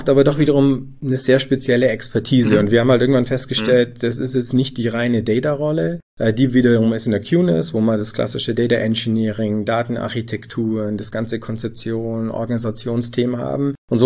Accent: Nördlingen, Bavaria, Germany; born there; Ich selber wohne hier in der Gegend. Vielleicht ist es auch ganz spannend. Mich hat's hierher verschlagen. Bin eigentlich gebürtig aus Nördlingen, also schon Bayern, aber nicht ganz so südlich.

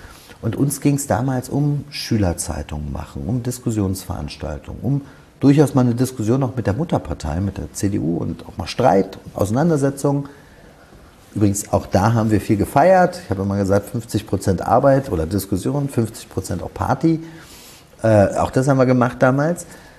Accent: Berlin, Germany; Ich war wirklich gerne im Deutschen Bundestag, aber ich wollte für meine Heimatstadt Berlin Politik machen.

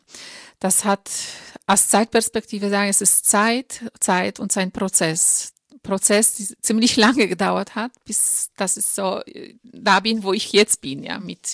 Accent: Poland; German is a second language; moved away as an adult; now in Germany; ich bin 46 Jahre alt. Ich bin in Polen geboren und aufgewachsen und seit meinem 19. Lebensjahr lebe ich im Ausland. Schon mittlerweile sind es 27 Jahre, davon die letzten 10 Jahre in Deutschland.

